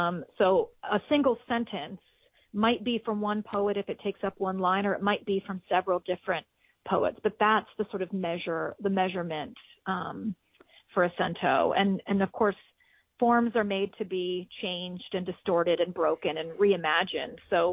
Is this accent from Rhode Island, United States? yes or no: no; Ohio, United States; because I'm from Ohio.